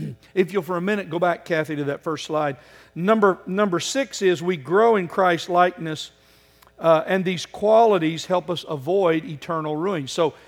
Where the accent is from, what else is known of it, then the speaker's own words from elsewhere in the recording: Oklahoma, United States; You sound like all the farmers I grew up around in Oklahoma.